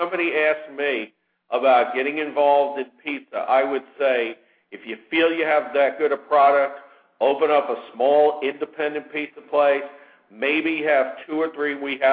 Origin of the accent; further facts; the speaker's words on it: New York, United States; No, I'm from New York. You know, I enjoy both.